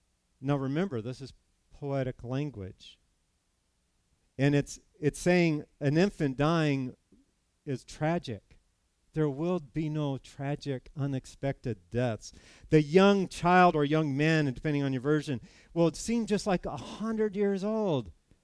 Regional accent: California, United States; I grew up in California, and we go to General Grant's

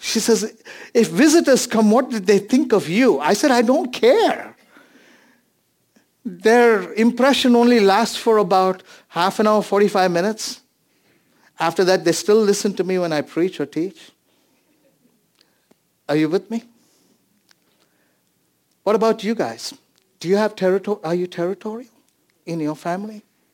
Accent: India; English is a second language; I'm Indian. I can speak till 5 hours.

